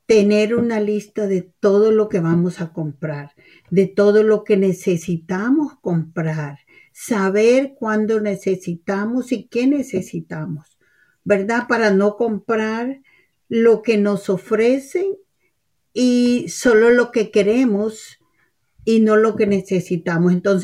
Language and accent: Spanish; El Salvador; now in United States; cuando llegué a los Estados Unidos, fue este día, el Día de Acción de Gracias, porque yo soy originaria de El Salvador